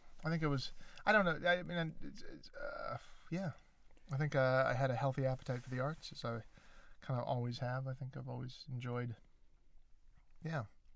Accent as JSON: {"language": "English", "town": "Ottawa", "region": "Ontario", "country": "Canada", "tie": "born or raised there", "said": "It's Canada. We've just been over that. I was Ottawa, the nation's capital."}